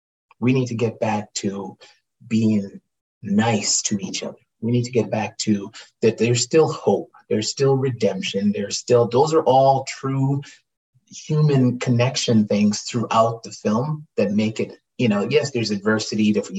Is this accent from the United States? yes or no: no; Canada; I'm a Canadian actor that's working. I'm a Canadian actor on a movie set.